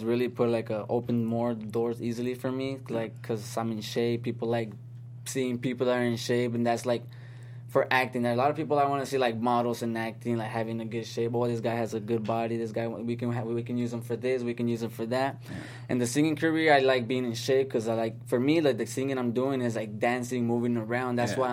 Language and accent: English; Tucson, Arizona, United States; Where I'm looking forward to more is more here in LA, but I'm from Arizona.